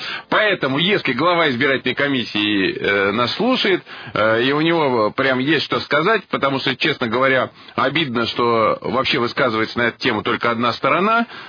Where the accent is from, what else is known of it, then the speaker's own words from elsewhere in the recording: Starbeyevo, Moscow Oblast, Russia; Родилась в 46-м году в поселке Старбеево. А мои предки родом из Лобанова. Мне очень дорога моя малая родина.